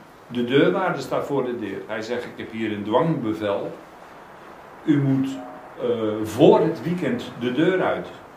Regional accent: Rijnsburg, South Holland, Netherlands; Ik kom uit Rijnsburg, geboren en getogen in Rijnsburg.

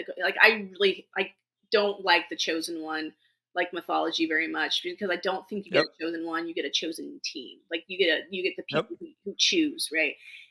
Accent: California, United States; also born or lived in Southern United States; I grew up in California in the 80s.

